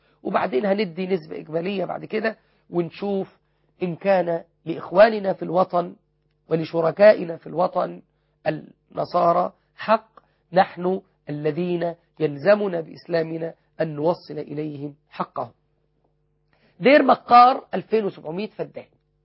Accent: Egypt; أكبر مسجد عندنا في مصر عمرو بن العاص 13,800 متر،

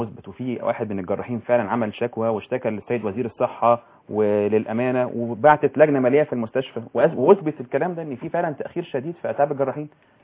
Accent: Alexandria, Alexandria Governorate, Egypt; بيجوا عشان يعملوا عمليات لمرضى غريبه في عندنا في اسكندريه

